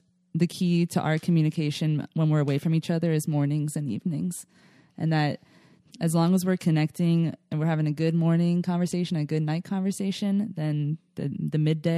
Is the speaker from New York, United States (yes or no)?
no; Philadelphia, Pennsylvania, United States; now in California, United States; So, I'm transplanted into California. I grew up in Philadelphia, home of the cheesesteaks.